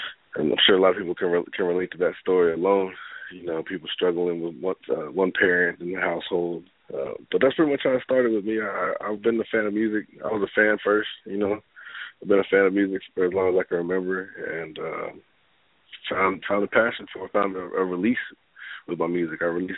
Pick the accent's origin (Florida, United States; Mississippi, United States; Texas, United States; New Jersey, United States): Texas, United States; San Antonio; also born or lived in Waco; I grew up in San Antonio. I'm from Waco, but when my parents split up, I moved with my mom to San Antonio.